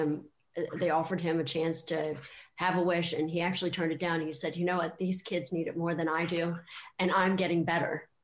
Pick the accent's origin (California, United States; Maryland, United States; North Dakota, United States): Maryland, United States; Originally from the Maryland, D.C. area.